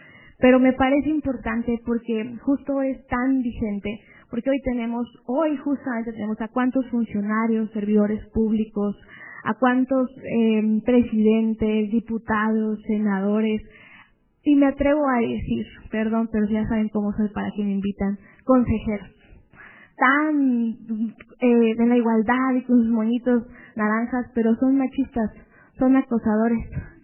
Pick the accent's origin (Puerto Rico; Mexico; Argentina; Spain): Mexico; una forma de hacer política nosotros mismos, como mexicanos